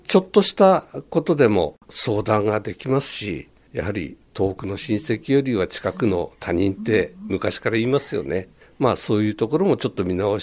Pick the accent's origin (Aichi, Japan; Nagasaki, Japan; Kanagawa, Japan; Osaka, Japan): Kanagawa, Japan; Fujisawa; 私が生まれ育ったところは辻堂というところですので